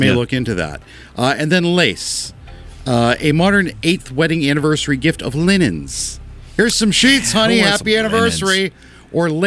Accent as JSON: {"language": "English", "country": "Ireland", "said": "I'm Irish, so bottomless I look like a Ken doll."}